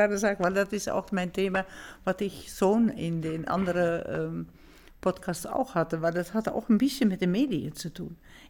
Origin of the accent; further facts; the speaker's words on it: Netherlands; German is a second language; weil ich bin ja als Niederländerin damals also in eingeladen gewesen von der russischen Botschaft.